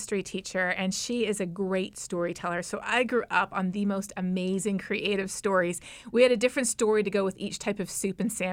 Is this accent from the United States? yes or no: no; Canada; As a Canadian, I grew up spending almost every single day in the summer outside, and fishing was a big part of my life.